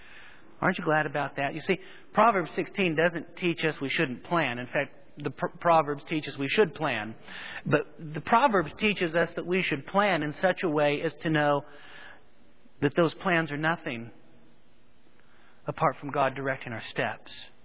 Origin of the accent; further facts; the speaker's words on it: California, United States; Growing up in the Sacramento Valley, we have hundreds of thousands, probably millions of acres of rice fields.